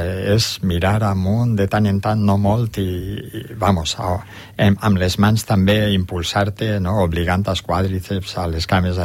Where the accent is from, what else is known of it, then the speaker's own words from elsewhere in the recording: Oliva, Valencian Community, Spain; Sí, soc d'Oliva, sí, de tota la vida, i amb molt d'orgull, i sempre he volgut viure allí, no?